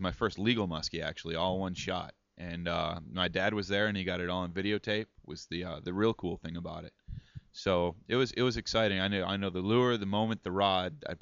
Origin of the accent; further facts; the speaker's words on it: Black Earth, Wisconsin, United States; I'm from Black Earth, Wisconsin, about 20 miles outside of Madison. Born and raised there for a couple years, so.